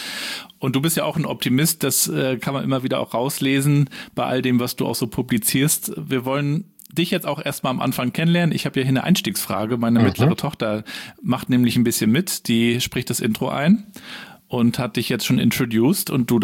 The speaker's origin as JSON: {"language": "German", "town": "Rostock", "region": "Mecklenburg-Vorpommern", "country": "Germany", "said": "Ja, also ich komme ja, wie gesagt, aus Rostock"}